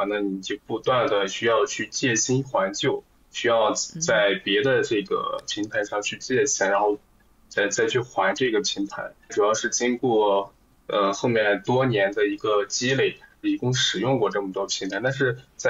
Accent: Shanghai, China; 我是来自上海，然后今年27岁

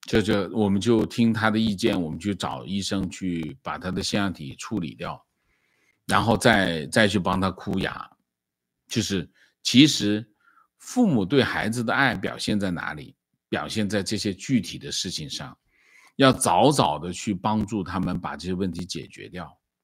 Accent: China; now in United States; 我在中国长大，记忆里只有两次被妈妈轻轻的打了两下

